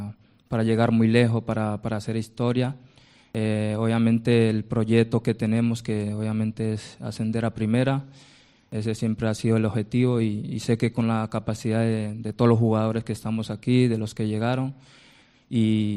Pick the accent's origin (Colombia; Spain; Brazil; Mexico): Colombia; moved away as an adult; Sí, creo que desde que salí de mi país, de Colombia, vengo muy con unas buenas expectativas